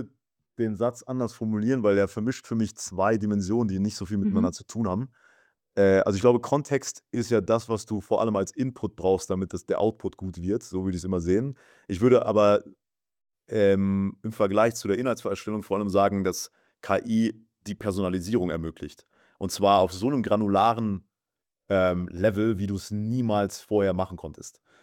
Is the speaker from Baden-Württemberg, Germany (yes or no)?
yes; Mosbach, Baden-Württemberg, Germany; Bei mir in der Heimat zum Beispiel, ich komme aus Baden-Württemberg, Moosbach-Baden und bei uns in der Nähe ist Audi in Neckarsulm.